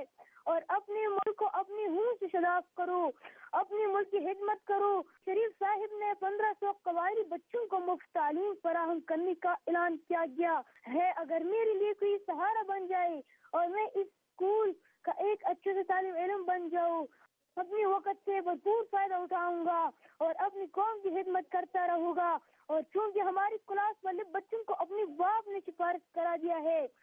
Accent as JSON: {"language": "Urdu", "town": "Shah Nawaz", "region": "Khyber Pakhtunkhwa", "country": "Pakistan", "said": "میں کرم ایجنسی کی تینوں کے واقعی ایک گاؤں جس کا نام شاہ نواز ہے, میں اس گاؤں سے تعلق رکھتا ہوں. … میں دوسری کلاس کا طالب علم ہوں. ہمارے علاقے پہاڑی ہے"}